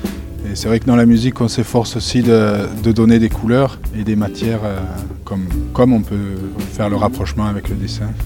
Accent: Provence-Alpes-Côte d'Azur, France; moved away as an adult; also born or lived in Ghent; Je viens du Var et donc j'ai vécu à Gand.

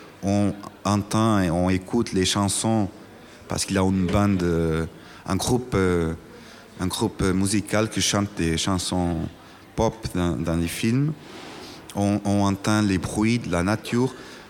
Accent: Portugal; moi, je suis portugais, j'habite pas à Los Angeles

